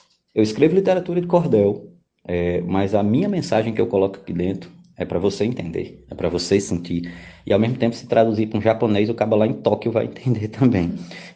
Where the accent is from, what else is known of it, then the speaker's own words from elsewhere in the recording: Ceará, Brazil; ou lá na minha cidade, no Ceará.